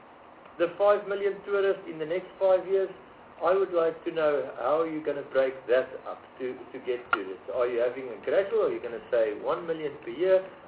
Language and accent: English; Northern Cape, South Africa; I'm coming from the Northern Cape. Now, I've been in Parliament for almost 10 years here.